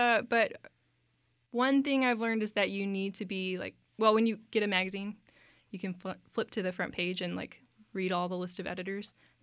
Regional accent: Waco, Texas, United States; I'm from Waco, actually. So I was born here, went to school here, went to MCC in Baylor, and now I got married here, built a house. So I'm a Wacoan for life now.

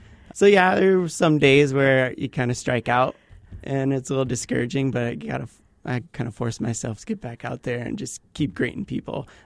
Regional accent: Ann Arbor, Michigan, United States; moved away as an adult; also born or lived in Las Cruces; I'm originally from Michigan, grew up on south of Ann Arbor, got my BFA in photography from Western Michigan University.

